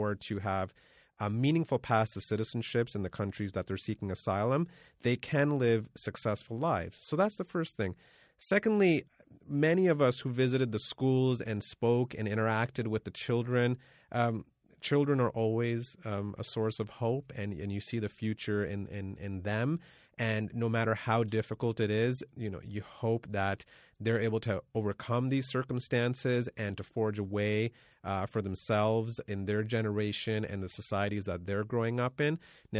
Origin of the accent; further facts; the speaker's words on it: Canada; I come from Canada